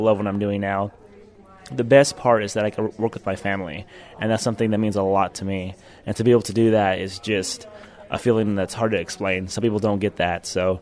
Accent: Centralia, Missouri, United States; I'm from Centralia, Missouri, and that is halfway in the middle of the state between St. Louis and Kansas City. I'm also a student at the University of Missouri. I'm currently a senior majoring in agricultural business

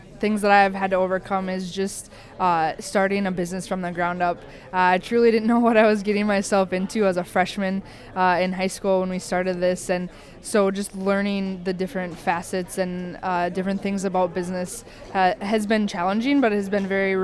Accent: Carrington, North Dakota, United States; So I am from Carrington, North Dakota, representing the Carrington FFA chapter

